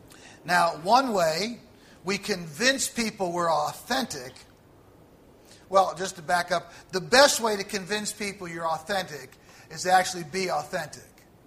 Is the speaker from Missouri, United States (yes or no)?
yes; St. Louis, Missouri, United States; Alita and I spent 9 years in St. Louis. After our married life, we're both from St. Louis, but met in another city and then came back.